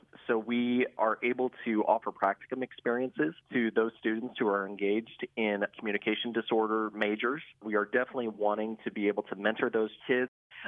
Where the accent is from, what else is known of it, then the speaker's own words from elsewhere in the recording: Poplar Bluff, Missouri, United States; so I'm originally from this area. I mean, I've been in Poplar Bluff, Missouri. That's my hometown